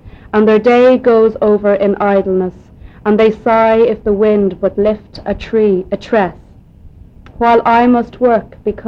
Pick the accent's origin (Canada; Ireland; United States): Ireland; Dublin, Leinster; accent: neutral; I'm from Dublin, which is on the east coast of Ireland. I'm from South Dublin, which is slightly different to the north side, and I think I've got a fairly neutral accent, really.